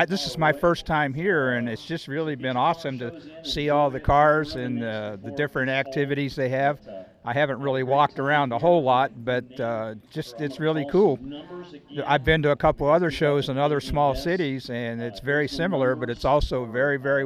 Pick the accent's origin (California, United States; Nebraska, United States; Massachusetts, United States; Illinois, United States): Nebraska, United States; Bellevue; from Bellevue, Nebraska.